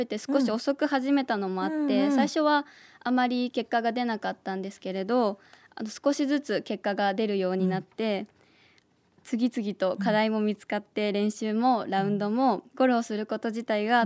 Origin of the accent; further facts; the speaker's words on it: Ichinomiya, Aichi, Japan; 愛知県の一宮市です。